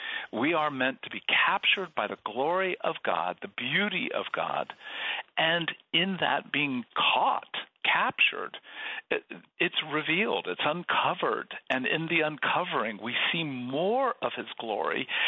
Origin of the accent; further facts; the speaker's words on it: Seattle, Washington, United States; Now, I'm from Seattle, so we are known across the country as weather wimps.